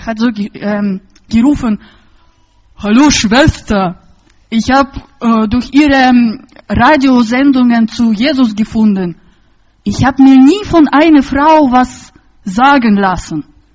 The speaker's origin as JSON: {"language": "German", "country": "Russia", "accent": "Russian", "second_language": "German", "said": "wie ich über Risikos und Nebenwirkungen von meinem starken russischen Akzent warne"}